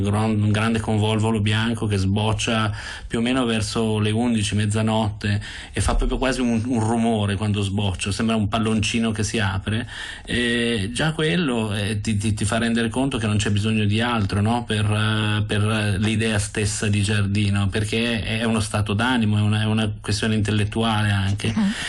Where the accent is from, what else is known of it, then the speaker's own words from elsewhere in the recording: Milan, Lombardy, Italy; io le piante in verità le ho scoperte dove sono nato e cresciuto, cioè a Milano.